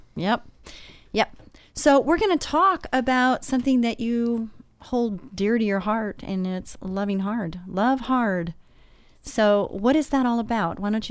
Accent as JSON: {"language": "English", "region": "Texas", "country": "United States", "said": "I'm Texan."}